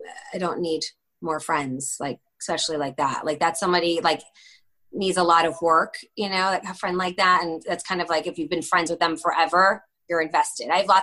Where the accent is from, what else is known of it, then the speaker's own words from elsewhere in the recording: Northbrook, Illinois, United States; And because I grew up in Northbrook.